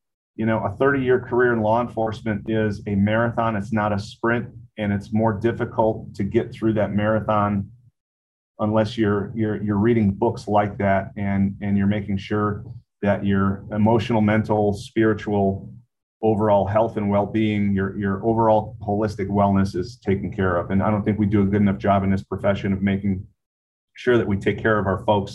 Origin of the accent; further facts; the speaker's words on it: Wisconsin, United States; You know, I'm from Wisconsin, so I'm a cheesehead, and we're inherently Packers fans.